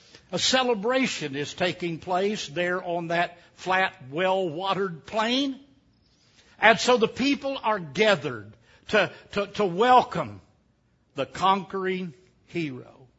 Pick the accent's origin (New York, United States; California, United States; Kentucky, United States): Kentucky, United States; I'm from Kentucky, where arguably the greatest heavyweight boxer ever came out of Louisville.